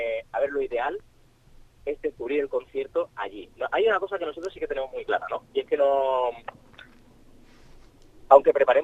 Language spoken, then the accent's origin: Spanish; Madrid, Community of Madrid, Spain; born there; Yo no soy de aquí realmente, ¿eh? Yo nací en Madrid, uh-huh. y mi familia es de Jaén, pero yo me siento totalmente, ya os he dicho, me siento murciano, me siento alicantino